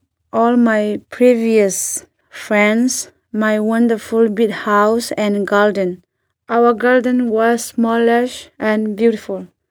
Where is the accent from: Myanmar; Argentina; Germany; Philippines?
Myanmar; Duikhal; now in United States; I'm from Burma, the city of Duikhal.